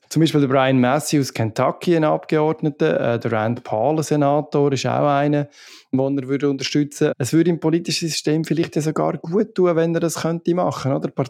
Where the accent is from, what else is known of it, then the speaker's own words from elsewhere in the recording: Nidwalden, Switzerland; Nidwalden, wo ich aufgewachsen bin